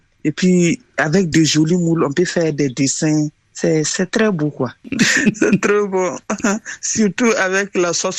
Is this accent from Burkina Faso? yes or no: yes; Burkina Faso; Je peux dire que je suis burkinabé béninois parce que mon mari est béninois.